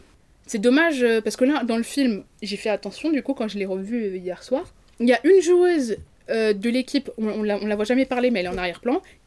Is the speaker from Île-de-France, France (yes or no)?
yes; Paris, Île-de-France, France; nous, on vient de Paris. Quand je vois l'équipe de France féminine de foot ou l'équipe masculine de foot, j'ai l'impression de voir la France dans laquelle j'ai toujours vécu.